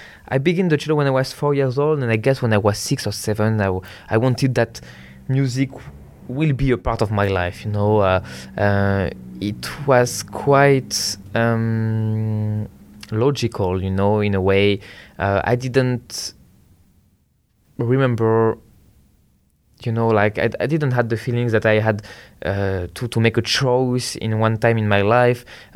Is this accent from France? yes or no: yes; Paris, Île-de-France, France; I was walking in Paris, so my hometown, with my father